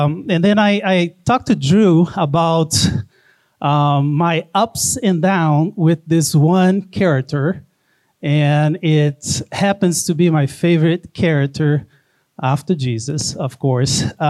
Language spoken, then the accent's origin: English; Brazil; now in United States; I'm originally from Brazil.